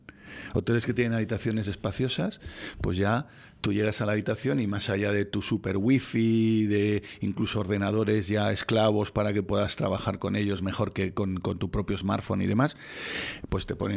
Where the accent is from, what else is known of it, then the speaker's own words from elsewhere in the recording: Spain; Yo, no, pues yo soy español.